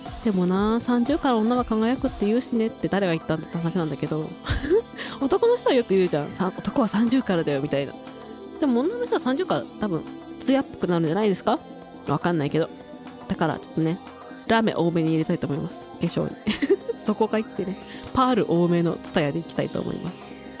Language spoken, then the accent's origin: Japanese; Mutsu, Aomori, Japan; まず出身地、皆さんもう知ってると思うけど青森県です。青森県むつ市出身です。青森県のむつってどんなとこって、恐山があるところです。三大霊場ですね。